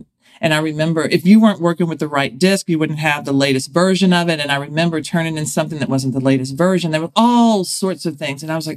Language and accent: English; Nashville, Tennessee, United States; I grew up in Nashville, and I was born in 1964, so I am a late baby boomer. And okay. I think that says a lot about who I am, growing up in Middle Tennessee.